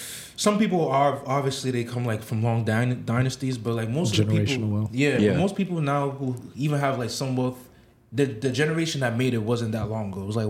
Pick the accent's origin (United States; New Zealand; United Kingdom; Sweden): United States; especially as an African, I grew up in America, I see the difference a lot